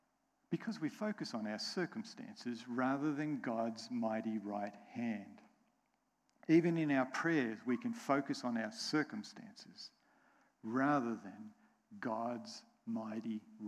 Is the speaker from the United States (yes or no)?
yes; United States; accent: American; It's one of those words I say with my funny American accent.